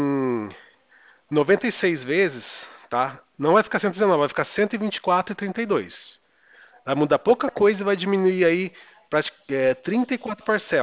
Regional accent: Porto Ferreira, São Paulo, Brazil; Eu sou do interior de São Paulo, Porto Ferreira.

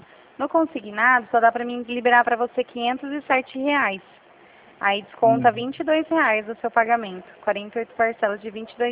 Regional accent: São Paulo, Brazil; Eu sou aqui de São Paulo, no interior.

